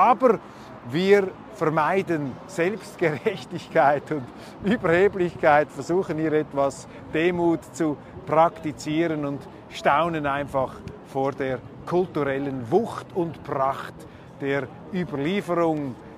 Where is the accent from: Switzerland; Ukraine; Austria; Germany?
Switzerland; Wir Schweizer, an kleinstaatliche, kleinräumige Verhältnisse gewöhnt